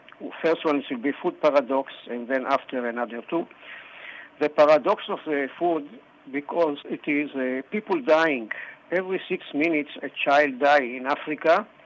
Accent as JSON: {"language": "English", "town": "Haifa", "region": "Haifa District", "country": "Israel", "tie": "born there", "second_language": "English", "said": "Well, I was born in Israel. My parents came to Israel in the 1930s."}